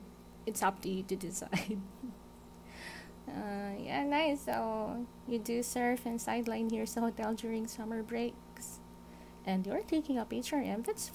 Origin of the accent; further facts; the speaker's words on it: Manila, Metro Manila, Philippines; Yes, we're from Manila pa.